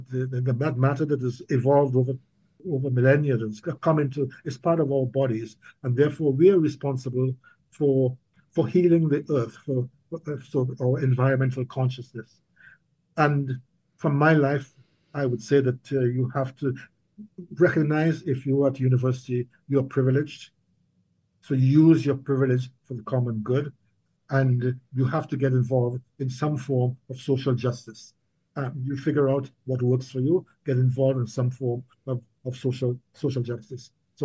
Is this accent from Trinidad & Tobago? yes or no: yes; Trinidad & Tobago; now in Canada; I think that is a gift that I had growing up in Trinidad that I would say that my kids growing up in Canada didn't have.